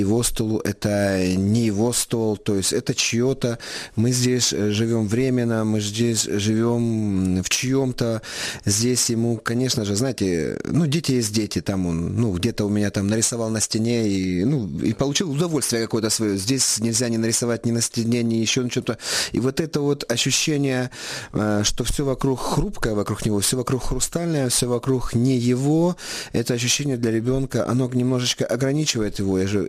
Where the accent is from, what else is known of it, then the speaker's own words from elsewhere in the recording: Eastern Ukraine, Ukraine; тому що я з Востока